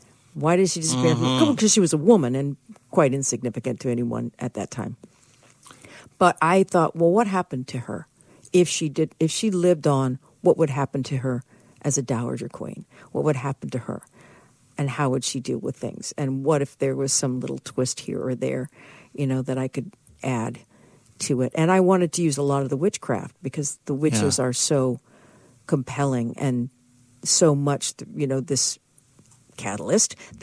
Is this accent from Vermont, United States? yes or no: yes; Burlington, Vermont, United States; born there; I was adopted from an orphanage when I was 7 days old. I was born in Burlington, Vermont. And my father, my adopted father, Milton, was in the Air Force.